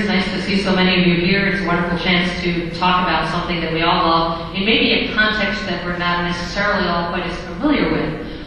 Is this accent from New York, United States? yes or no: yes; New York, United States; now in Ohio, United States; I live in Ohio now, but I'm actually a New Yorker, but I'm not a Yankees fan.